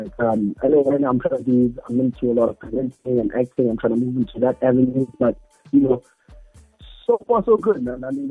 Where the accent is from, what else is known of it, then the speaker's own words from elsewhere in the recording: Pittsburgh, Pennsylvania, United States; from Pittsburgh, man.